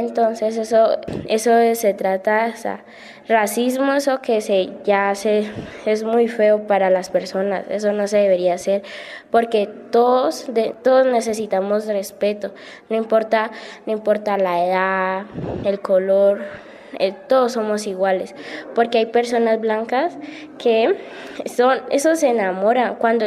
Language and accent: Spanish; Popayán, Cauca, Colombia; Estoy en el grado séptimo B. Tengo 14 años. Soy de aquí de Popayán, pero yo tengo familiares en Nariño, que es la mamá de mi mamá. Soy una persona afrocolombiana.